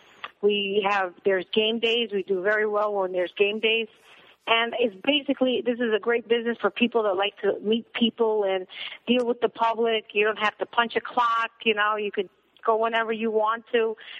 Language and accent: English; New York, United States; also born or lived in South Florida; Well, we used to live in South Florida, and I'm originally from New York, so I'm very familiar with the hot dog cart.